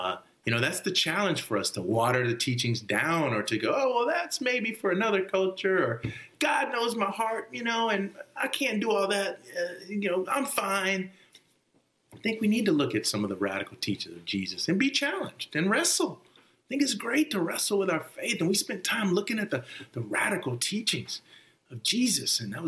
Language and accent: English; Texas, United States; I grew up in Texas, and for many years, I'm a Texan, you know, so proud.